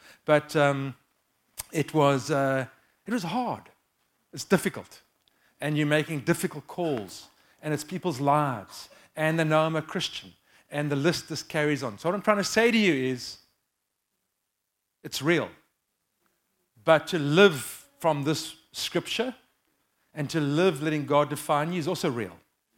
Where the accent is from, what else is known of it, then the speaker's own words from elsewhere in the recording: Cape Town, Western Cape, South Africa; But really good to be here from Cape Town.